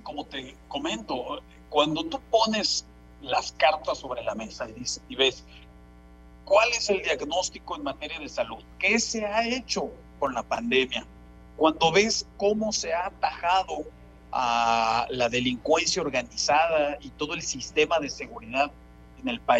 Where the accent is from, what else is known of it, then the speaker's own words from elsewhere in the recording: Mexico; como mexicanos tenemos que trabajar unidos para salir adelante